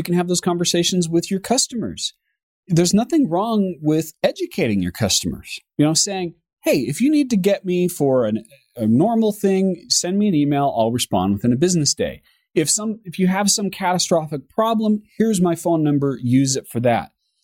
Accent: United States; me being an American, that cars belong on the right side of the road

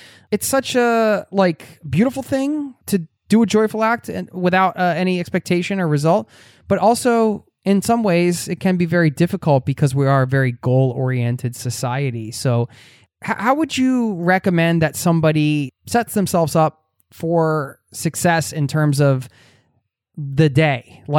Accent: Pennsylvania, United States; but I am from the Northeast of you know, outside of Philadelphia, Northeast United States. You know, we're a little aggro over there.

